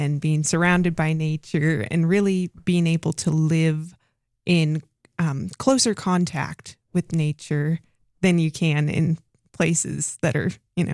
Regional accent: Oregon, United States; Real near the coast, kind of near Astoria, Oregon.

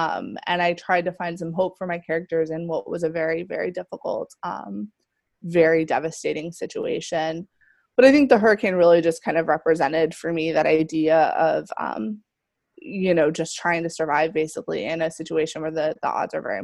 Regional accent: Florida, United States; you know, I mentioned I'm originally from Florida, and hurricanes now are devastating

